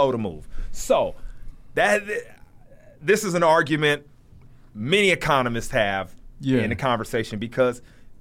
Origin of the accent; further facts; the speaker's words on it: United States; What I do is, you know, what's crazy as an American, I will say this.